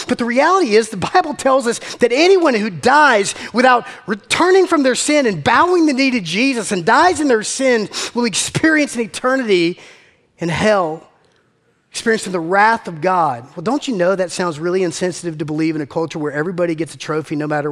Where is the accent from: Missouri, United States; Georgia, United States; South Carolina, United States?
Georgia, United States; Macon; I grew up in Macon. They didn't teach us SAT words in Macon, man.